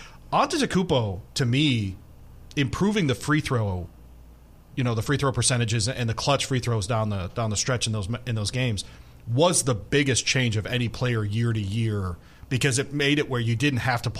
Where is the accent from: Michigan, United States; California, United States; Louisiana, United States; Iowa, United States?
Michigan, United States; Detroit; so I'm from Detroit, so Pistons guy.